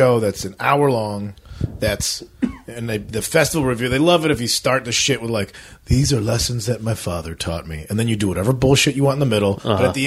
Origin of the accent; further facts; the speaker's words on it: Australia; We're like, nah, I'm Australian.